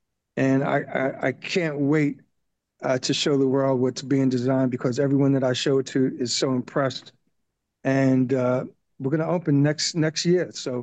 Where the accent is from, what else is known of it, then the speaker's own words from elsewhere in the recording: Bronx, New York, United States; also born or lived in Harlem; I was born in Harlem, but raised in the Bronx. I grew up in the Northeast section of the Bronx in a neighborhood called the Valley.